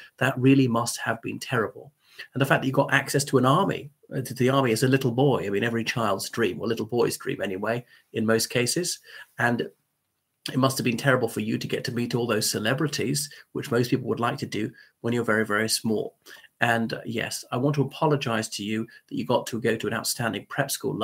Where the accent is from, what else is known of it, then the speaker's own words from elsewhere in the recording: Ireland; from Ireland.